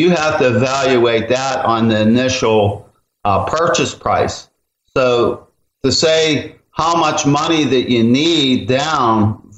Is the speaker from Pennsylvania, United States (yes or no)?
yes; Pennsylvania, United States; now in Florida, United States; say like where I grew up in Pennsylvania, they'll buy a single home and rent it out